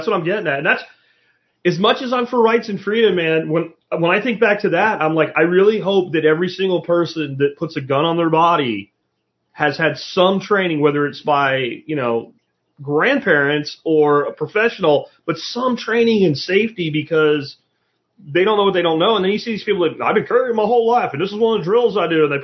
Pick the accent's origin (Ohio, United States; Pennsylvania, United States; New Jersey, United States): Pennsylvania, United States; like when I grew up in Pennsylvania, every other stripping hole you could go shoot